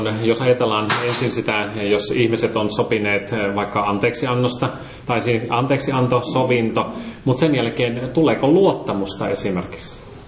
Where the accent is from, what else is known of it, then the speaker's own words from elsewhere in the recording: Savo, Finland; niin kuin minä olen savolainen, niin vähän niin kuin diplomaattisemmin kertoa asioita.